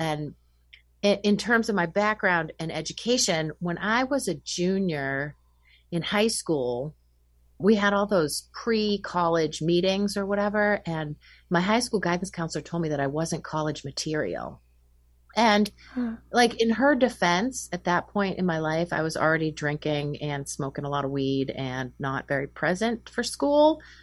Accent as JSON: {"language": "English", "town": "Winchester", "region": "Massachusetts", "country": "United States", "tie": "born or raised there", "said": "Well, I grew up just north of Boston. I grew up in Winchester, Massachusetts, and I am the older daughter of two."}